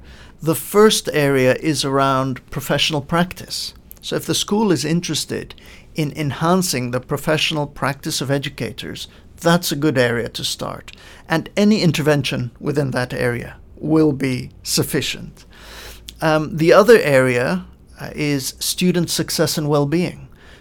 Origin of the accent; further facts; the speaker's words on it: Lebanon; I grew up in Lebanon in the Middle East. I grew up during the war years